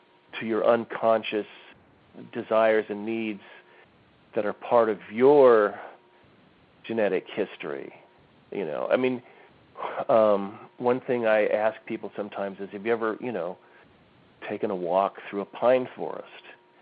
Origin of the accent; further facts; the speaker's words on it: West Covina, California, United States; when I was a kid, I grew up in West Covina, California, which is like the sort of stereotypical Southern California bedroom community, suburban tract homes, etc.